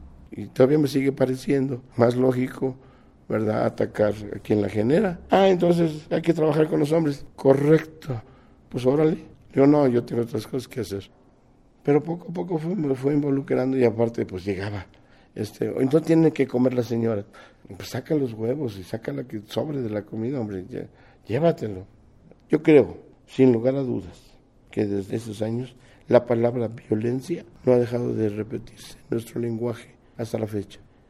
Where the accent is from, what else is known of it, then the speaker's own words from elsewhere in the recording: Mexico City, Mexico; Nací en México DF, chilango de pura cepa.